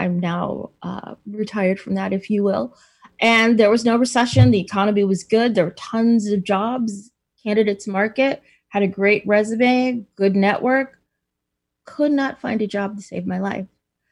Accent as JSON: {"language": "English", "region": "New York", "country": "United States", "said": "I'm originally from New York. I now live in the Pacific Northwest."}